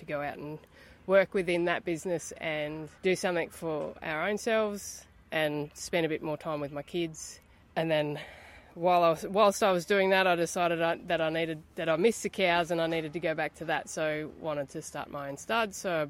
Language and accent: English; Katherine, Northern Territory, Australia; I am from Catherine. I am born and bred.